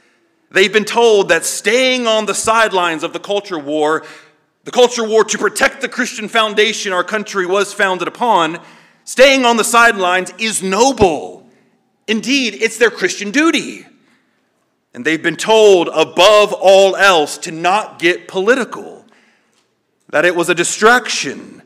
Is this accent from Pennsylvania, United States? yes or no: yes; Pennsylvania, United States; born there; and I was born in Pennsylvania.